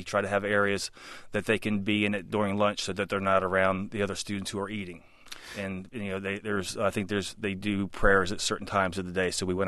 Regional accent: New Jersey, United States; I grew up in New Jersey.

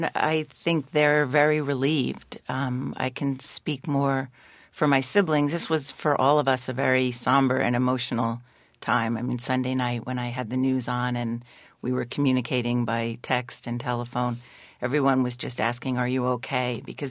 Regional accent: New Jersey, United States; so many families we know from the community where I grew up in New Jersey.

